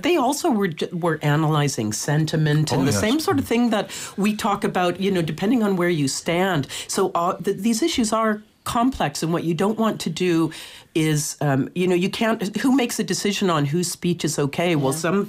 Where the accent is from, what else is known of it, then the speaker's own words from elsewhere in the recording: United States; as an American, I had my absentee vote, so I did my vote.